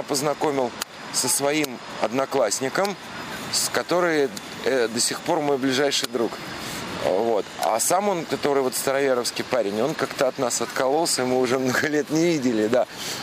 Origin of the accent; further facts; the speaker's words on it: Moscow, Russia; born there; я родился в Москве